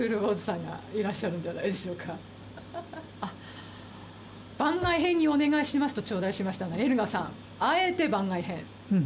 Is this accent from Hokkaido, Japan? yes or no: yes; Asahikawa, Hokkaido, Japan; also born or lived in Nayoro; 私自身名寄生まれ旭川育ちの肩書きそのものに変わりはないものの